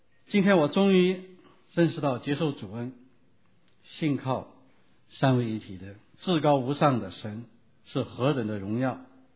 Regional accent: China; now in United States; 我们这些来自中国大陆的人

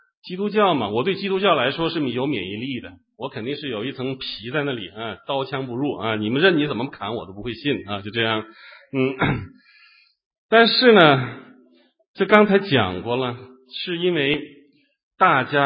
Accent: China; 跟我们从大陆来的这些弟兄姐妹都很相似

